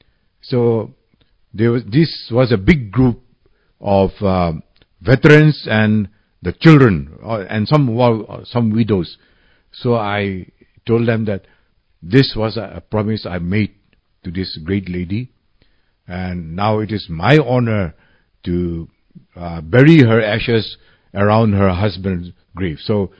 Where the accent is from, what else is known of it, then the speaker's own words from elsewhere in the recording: Kohima, Nagaland, India; I was born there in the Kohima War Cemetery, where my father, we have our cemetery bungalow. I was born there, brought up there